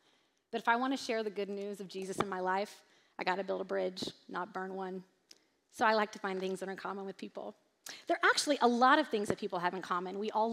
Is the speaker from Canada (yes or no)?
no; East Coast, United States; If you're from the East Coast, yay, I'm from the East Coast.